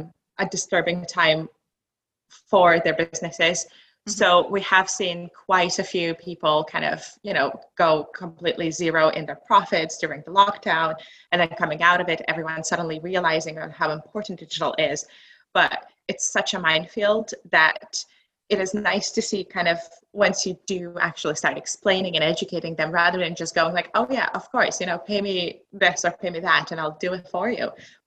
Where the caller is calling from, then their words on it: North Tyneside, North East England, United Kingdom; So today I'm tuning in from North Tyneside in United Kingdom. It's a tiny little port town next to the Newcastle in Northeast.